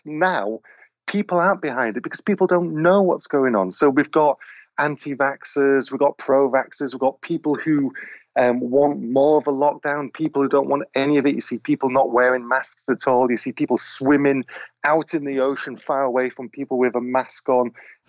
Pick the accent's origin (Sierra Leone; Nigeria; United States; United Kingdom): United Kingdom; Wales; because we're Welsh, and in Wales, we have to show that we're not the English